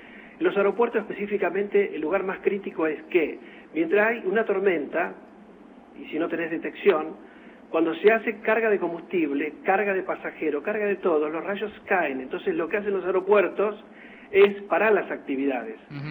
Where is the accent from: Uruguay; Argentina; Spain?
Argentina; Para mí es un orgullo como argentino